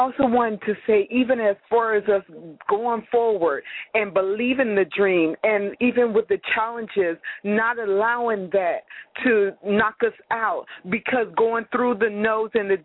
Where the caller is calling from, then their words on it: Erie, Pennsylvania, United States; I'm calling from Erie, Pennsylvania